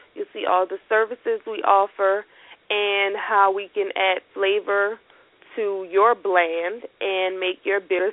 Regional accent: Louisiana, United States; I am originally from Louisiana, but I have lots of clients in Atlanta, New York, Texas, Florida, and California.

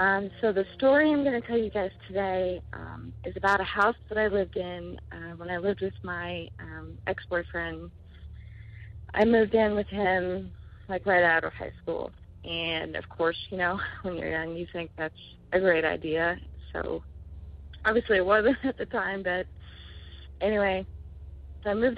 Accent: Kokomo, Indiana, United States; I'm from Kokomo, Indiana.

